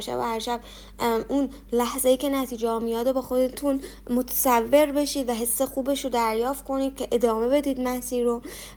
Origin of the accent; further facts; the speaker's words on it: Isfahan, Iran; حالا برفرض چون خودم اصفهانیم، همیشه روی جاده اصفهان تا مشهد مثال میزنم